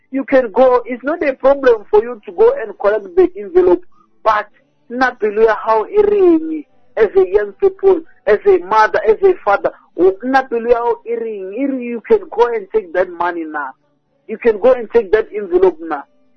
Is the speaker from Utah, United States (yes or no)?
no; Kansas, United States; Just for a short … from Kansas.